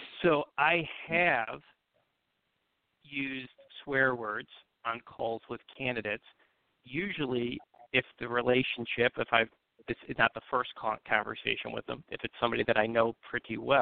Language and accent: English; Buffalo, New York, United States; Yeah, I mean, I grew up in Buffalo, which is